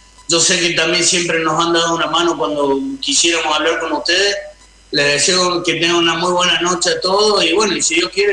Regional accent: Argentina; acá en el consulado de Paraguay, la mitad somos argentinos y la mitad son paraguayos

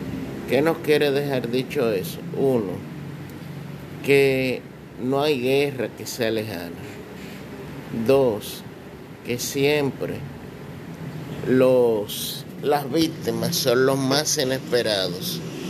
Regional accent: Dominican Republic; nosotros como dominicanos somos los que podemos determinar qué tipos de inmigrantes nosotros queremos.

